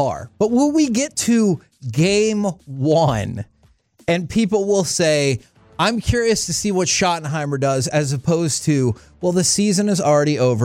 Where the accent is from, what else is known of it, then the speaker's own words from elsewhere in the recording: Texas, United States; I was born and raised here in the Metroplex, just like all you guys.